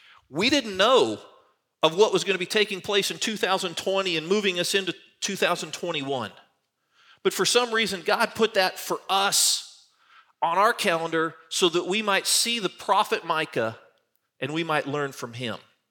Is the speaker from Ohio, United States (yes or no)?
no; California, United States; Now, I grew up in Southern California. I didn't even know what hockey skates were.